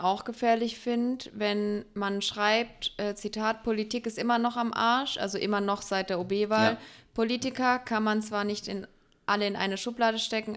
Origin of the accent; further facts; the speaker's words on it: Weinheim, Baden-Württemberg, Germany; also da wo ich herkomme, in Weinheim